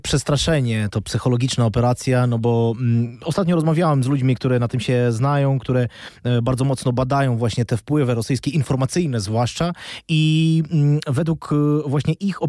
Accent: Zaporizhzhia, Zaporizhzhia Oblast, Ukraine; ja pochodzę na przykład z Zaporoża, tak, to jest miasto na południu, byłem tam parę miesięcy temu

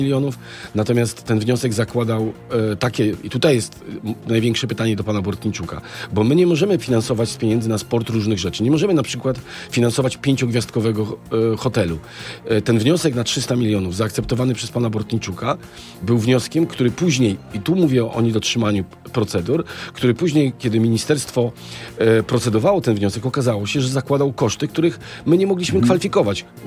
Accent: Szczecin, West Pomeranian Voivodeship, Poland; Ja pochodzę ze Szczecina

